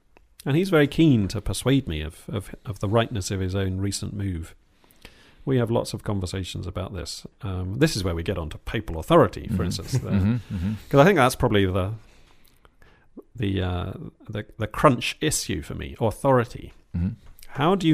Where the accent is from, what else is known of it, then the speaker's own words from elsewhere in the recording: England, United Kingdom; It's very much tied in with one's identity as an Englishman to be an Anglican. For 400 years or more, it's been dinned into us within England that true, loyal, patriotic Englishmen are Anglicans.